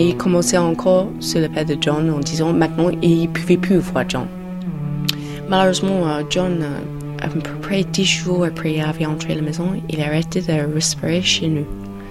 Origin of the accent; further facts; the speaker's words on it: England, United Kingdom; French is a second language; now in France; je suis anglaise, je suis 30 ans, j'habite en France, en Loire-Atlantique.